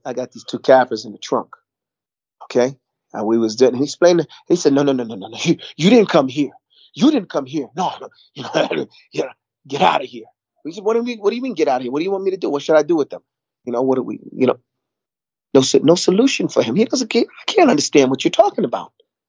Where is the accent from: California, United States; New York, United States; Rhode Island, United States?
New York, United States; I'm a New Yorker. Most New Yorkers speak Spanish as our second language, but it's not even our second language. We learned it the same time we learned English.